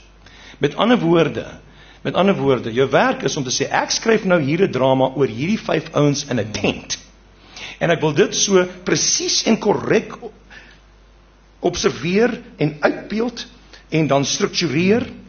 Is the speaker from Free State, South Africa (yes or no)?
no; Eastern Cape, South Africa; ek kom van die Ooskaap, waar ek groot geword